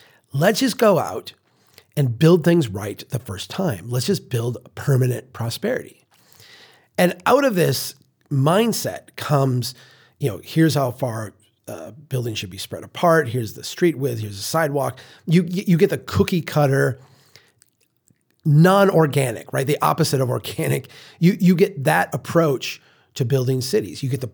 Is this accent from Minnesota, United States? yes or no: yes; Brainerd, Minnesota, United States; in my presentations, I show my hometown of Brainerd and its evolution.